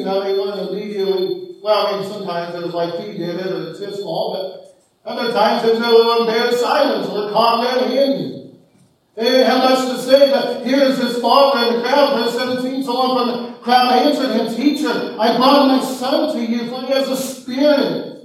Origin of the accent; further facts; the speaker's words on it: Kansas City, United States; We were youth pastors at the church I grew up in Kansas City.